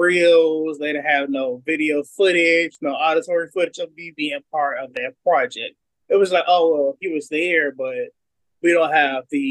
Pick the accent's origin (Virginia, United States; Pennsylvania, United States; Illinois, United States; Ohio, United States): Illinois, United States; Chicago; Like I said, I am from Chicago. I will be 30 years old this year